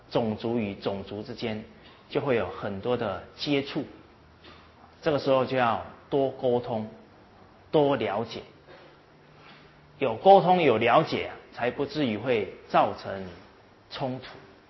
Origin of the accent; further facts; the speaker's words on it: China; 那我们身为中国人啊，确实有很重要的使命